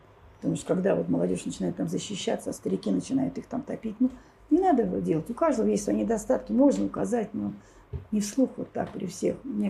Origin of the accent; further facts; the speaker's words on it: Kolomna, Moscow Oblast, Russia; Я родилась в Коломне, я выросла в Коломне. Это мой город. Это моя улица, я по ней в школу ходила.